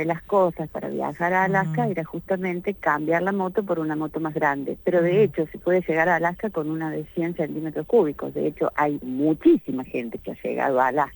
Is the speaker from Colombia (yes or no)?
no; Córdoba, Argentina; born there; Nací en la provincia de Córdoba. De hecho, estoy en este momento en el pueblo en el que nací, que se llama Cábanas, que está sobre Ruta 8, cerca de Venado Tuerto, pero es provincia de Córdoba.